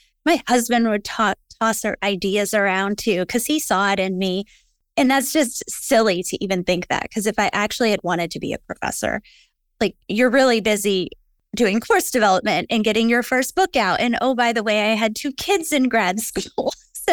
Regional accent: Ohio, United States; And I'm originally from Ohio

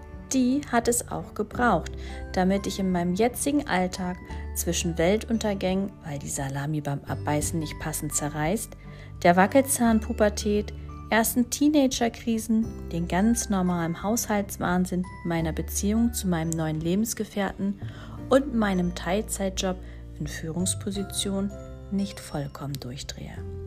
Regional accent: Northern Germany, Germany; Mit meinen zwei Kindern lebe ich alleinerziehend in meinem alten Heimatdorf in Norddeutschland. Ich bin 38 Jahre alt

